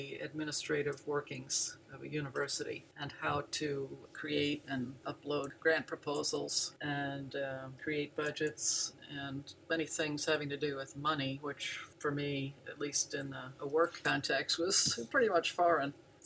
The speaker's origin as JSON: {"language": "English", "region": "New Jersey", "country": "United States", "tie": "born or raised there", "said": "I grew up in New Jersey, and I got interested in biology during high school"}